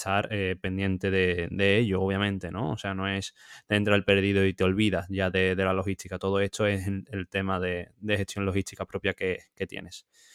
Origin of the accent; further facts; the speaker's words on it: Seville, Andalusia, Spain; Si quieres irte a casa, bueno, sabéis que yo soy de Sevilla, pues si quieres irte a casa sabes que esa semana no vas a vender